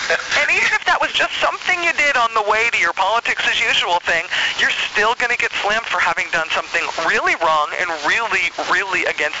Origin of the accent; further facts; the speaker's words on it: California, United States; now in New York, United States; and I'm from Northern California, I live in New York right now